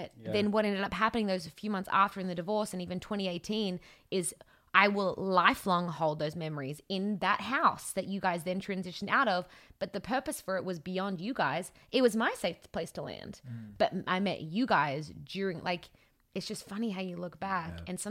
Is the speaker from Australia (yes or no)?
yes; Australia; moved away as an adult; now in Los Angeles, United States; Because now what we have is I know when I moved from Australia to Los Angeles, I said 2 years and my dad said, if it sucks, you can always come home.